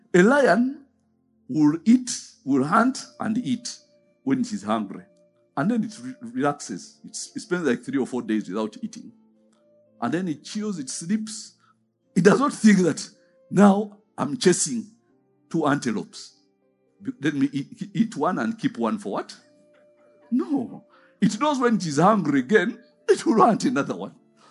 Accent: Hoima, Western Region, Uganda; I remember when I was growing up in Hoima

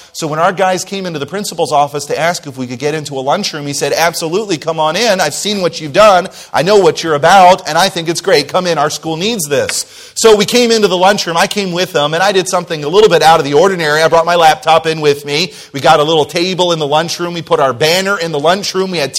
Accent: New Jersey, United States; now in Wisconsin, United States; I'm from originally New Jersey, I'm from Wisconsin now

